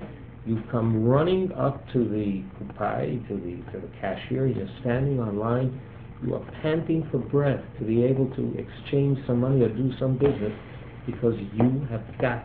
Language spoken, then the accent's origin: English; United States; I am an American. I am a rabbi.